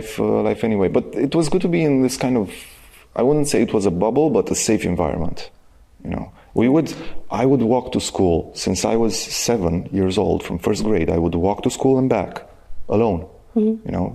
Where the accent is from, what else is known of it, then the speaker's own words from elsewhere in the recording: Baku, Azerbaijan; now in Bucharest, Romania; Growing up in Baku, we always had this image about Bucharest and about people growing up here